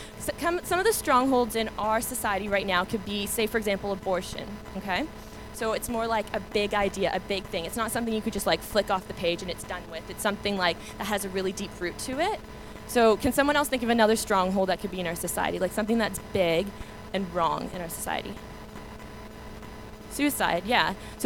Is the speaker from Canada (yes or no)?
yes; Canada; the States kicked me out as a Canadian, so I'm back here